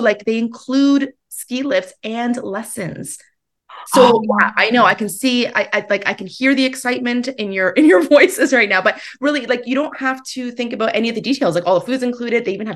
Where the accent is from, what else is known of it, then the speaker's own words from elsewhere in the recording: Kitchener-Waterloo, Ontario, Canada; Oh, we can go to my hometown of Kitchener-Waterloo.